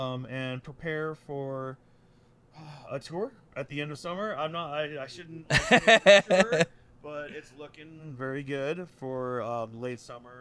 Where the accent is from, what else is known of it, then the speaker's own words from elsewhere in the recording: Santa Cruz, California, United States; Even though I'm from Santa Cruz, I used to come down here all the time